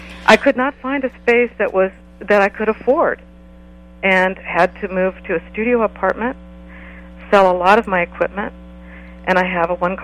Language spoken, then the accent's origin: English; Oakland, California, United States; I was born and raised in Oakland. And left the area, went away to school, and moved back in 1984.